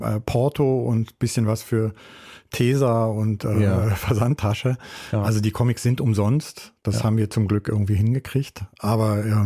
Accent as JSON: {"language": "German", "region": "West Germany", "country": "Germany", "said": "also ich bin Westdeutscher"}